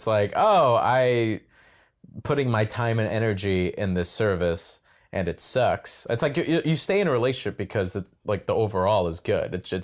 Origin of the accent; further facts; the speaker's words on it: Midwest, United States; I grew up in the Midwest, Catholic